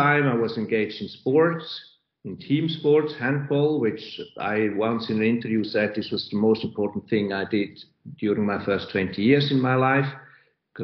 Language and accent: English; Zurich, Switzerland; I grew up in Zurich in a pretty open environment